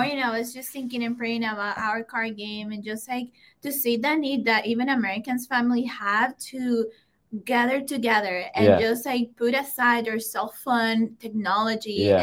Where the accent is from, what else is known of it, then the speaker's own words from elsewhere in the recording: Honduras; English is a second language; Yeah. So I'm from Honduras.